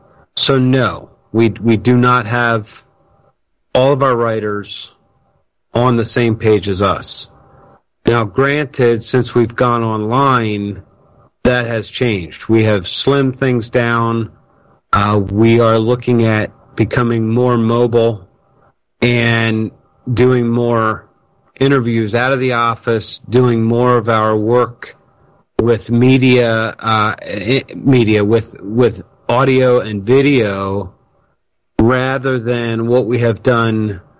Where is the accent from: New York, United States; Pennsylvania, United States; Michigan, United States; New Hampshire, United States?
Pennsylvania, United States; Leola; I was born and raised here in Lancaster County, in Leola, to be specific.